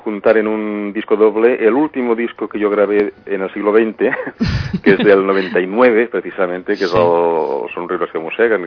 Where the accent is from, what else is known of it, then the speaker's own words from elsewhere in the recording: Madrid, Community of Madrid, Spain; born there; ¿Y eso que nací en Madrid yo?